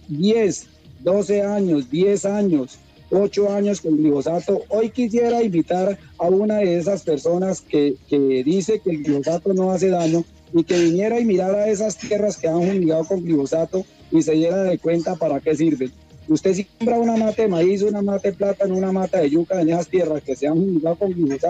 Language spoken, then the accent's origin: Spanish; Colombia; que nosotros podamos vivir como colombianos, como viven muchos colombianos realmente